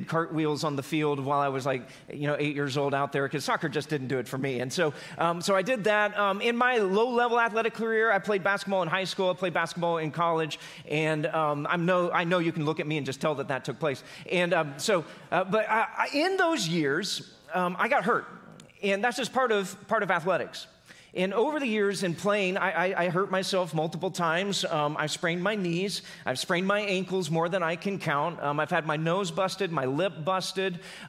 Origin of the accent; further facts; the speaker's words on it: Missouri, United States; I grew up in Southwest Missouri, so my teams were the Kansas City Royals, bless my heart.